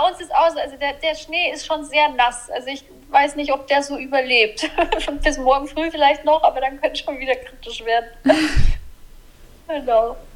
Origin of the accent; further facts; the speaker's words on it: Nuremberg, Bavaria, Germany; ich komme aus Nürnberg